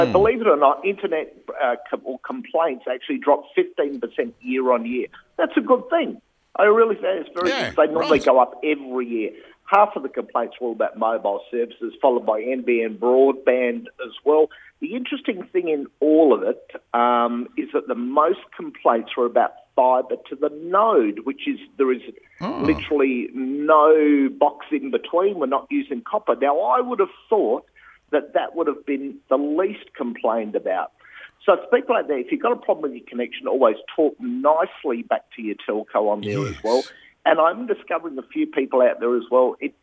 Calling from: Hahndorf, South Australia, Australia; Yeah, God's I'm in the cafe house in Harndorf.

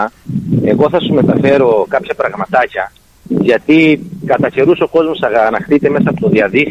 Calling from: Heraklion, Crete, Greece; από το Ηράκλειο σας χαιρετώ.

